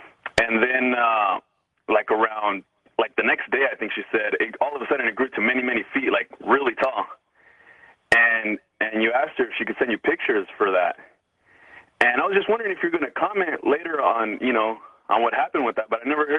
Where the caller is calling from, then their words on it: El Centro, California, United States; I'm calling from El Centro, California, first-time caller, listening since 2003.